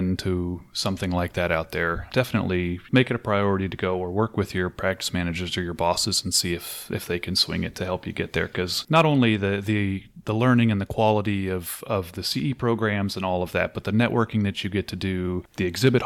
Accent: California, United States; I'm from Southern California, and I still have not been to that.

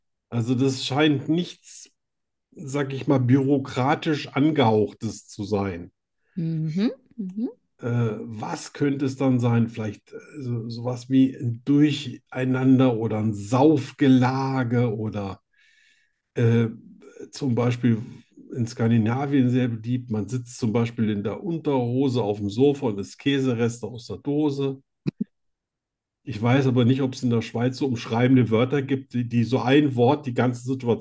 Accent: Hesse, Germany; Aber ich komme aus Hessen.

